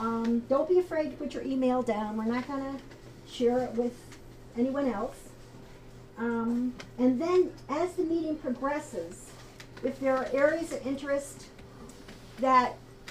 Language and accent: English; New York, United States; So I grew up in Columbia County, and after I moved out of the county, I always came back to visit my parents who owned an apple farm out in North Claverick